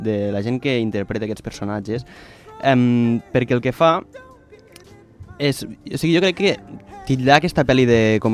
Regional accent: Lleida, Catalonia, Spain; nosaltres que som de Lleida, que som de lejano oeste

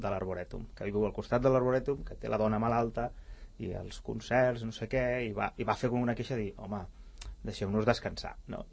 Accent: Sabadell, Catalonia, Spain; jo sóc de Sabadell, i els anys que jo estava a Sabadell

